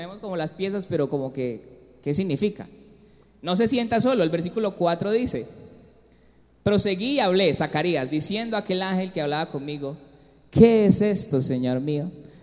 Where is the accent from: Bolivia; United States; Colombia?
Colombia; Usted y yo somos bien colombianos